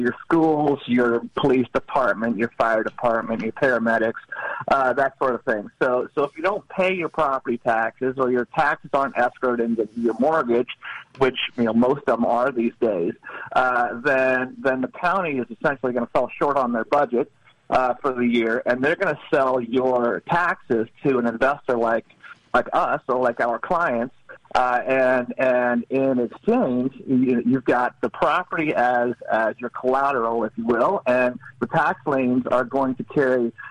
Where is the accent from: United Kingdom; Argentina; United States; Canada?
United States; Georgia; we're from Georgia, and the way the process works in Georgia